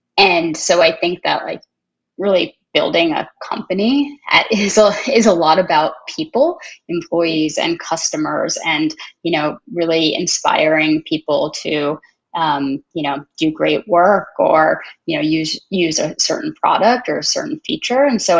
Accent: United States; born there; And so I was born in the States.

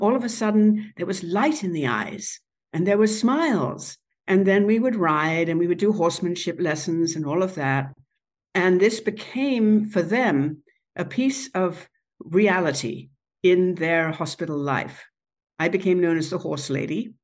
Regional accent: England, United Kingdom; born there; moved away as an adult; And as you can tell from my accent, I was born in England, but I came to this country when I was 22.

